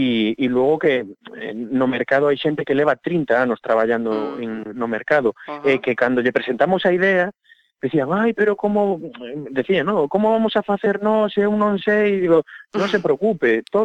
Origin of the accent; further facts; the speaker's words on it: Pontevedra, Galicia, Spain; De Pontevedra, sí. Ajá. Eu son de Pontevedra.